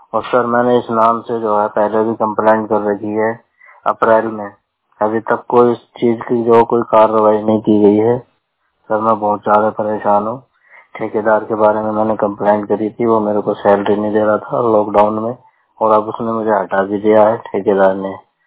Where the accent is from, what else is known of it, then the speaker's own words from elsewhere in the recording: Uttar Pradesh, India; UP का रहने वाला हूँ।